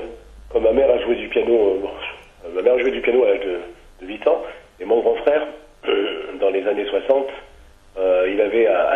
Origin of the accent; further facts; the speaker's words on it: Provence-Alpes-Côte d'Azur, France; Et puis, sinon, à la base, moi, je suis originaire du Var.